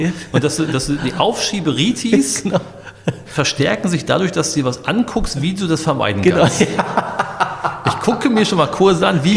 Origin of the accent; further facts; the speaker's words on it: Dortmund, North Rhine-Westphalia, Germany; Wir hatten das in Dortmund. Ich komme aus Dortmund. In Dortmund gab es so ein Lokalfernsehen.